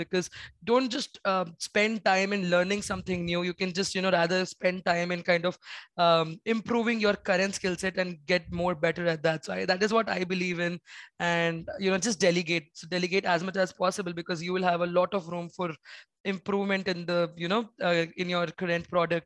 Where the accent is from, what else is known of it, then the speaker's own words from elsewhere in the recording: India; And being an Indian, you know, Indians don't really want to spend a lot of money.